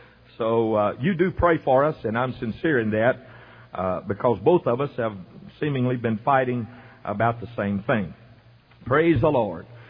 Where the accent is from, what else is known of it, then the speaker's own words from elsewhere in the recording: Louisiana, United States; I was born and raised in LaSalle Parish. In fact, I pastored two blocks from where I graduated from high school.